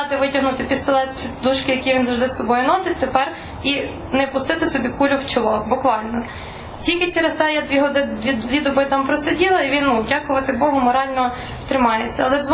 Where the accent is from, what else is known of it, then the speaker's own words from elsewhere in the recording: Lviv, Lviv Oblast, Ukraine; Я зі Львова приїхала до вас зараз чи з Києва, через Львів, але не заходячи, не заїжджаючи додому